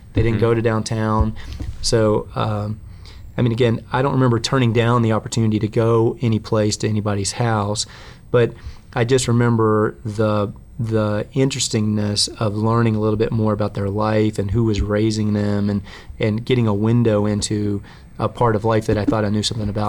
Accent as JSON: {"language": "English", "town": "Louisville", "region": "Kentucky", "country": "United States", "tie": "born or raised there", "also_born_or_lived": "-", "said": "But again, I was gone from Louisville for 20 years"}